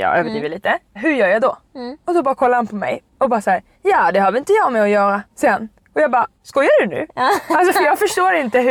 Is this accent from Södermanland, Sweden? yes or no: no; Stockholm, Stockholm County, Sweden; accent: Stockholm; även min dialekt också. Stockholms dialekt.